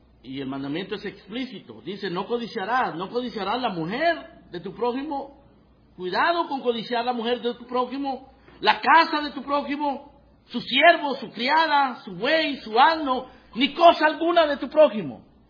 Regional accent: Guatemala; born there; nací en Guatemala, porque Dios así lo quiso.

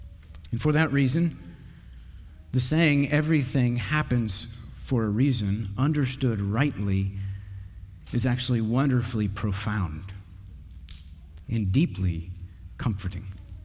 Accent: Texas, United States; Growing up in Texas, for whatever reason, this was a popular saying, something I heard all the time.

